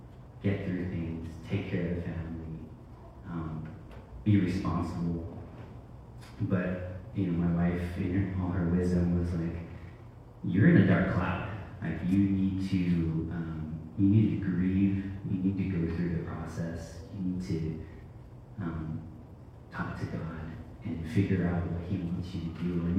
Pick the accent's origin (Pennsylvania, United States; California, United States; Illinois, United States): California, United States; moved away as an adult; now in Oregon, United States; So I grew up in California and I lived there all my life until 2019